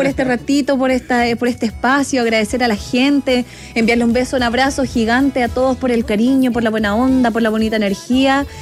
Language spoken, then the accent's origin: Spanish; Concepción, Biobío, Chile; Bueno, es que nosotros somos de Concepción, sí.